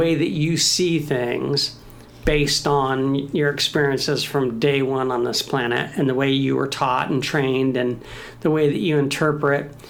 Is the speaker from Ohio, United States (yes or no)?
no; California, United States; I'm growing up in California.